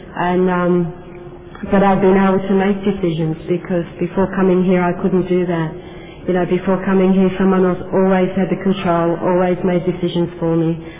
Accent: Australia; moved away; I had to go up and say I'm from Australia and that, and people say, oh, just talk to me. You don't sound Australian.

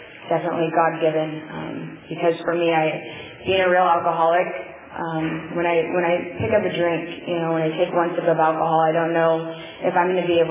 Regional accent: Fresno, California, United States; I'm from Fresno.

